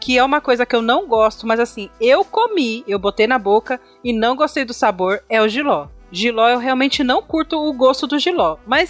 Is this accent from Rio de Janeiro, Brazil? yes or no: no; São Paulo, Brazil; Eu nasci, sou criada em São Paulo, não tenho família fora de São Paulo.